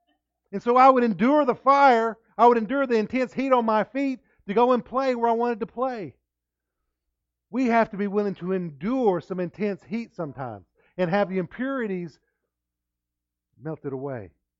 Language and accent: English; Fort Stockton, Texas, United States; I was born and raised out in Fort Stockton, and we would walk everywhere out there in the rocks and the pavement.